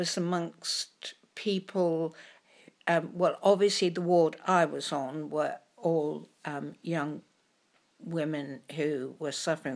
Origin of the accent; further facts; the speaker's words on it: King's Lynn, East of England, United Kingdom; born there; moved away as an adult; now in London, United Kingdom; Myself, I was born in Norfolk, King's Lynn. I came to London when I was 19